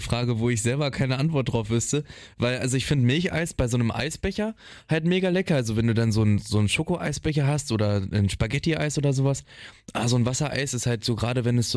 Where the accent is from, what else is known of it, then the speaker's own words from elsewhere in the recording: Hildesheim, Lower Saxony, Germany; also bei uns in Hildesheim, wo ich herkomme, da ist es eigentlich ganz gut kombiniert